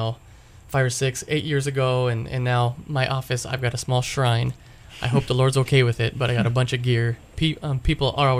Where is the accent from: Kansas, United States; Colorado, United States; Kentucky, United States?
Colorado, United States; Greeley; born there; I was born in Colorado in a little town called Greeley, about an hour north of Denver.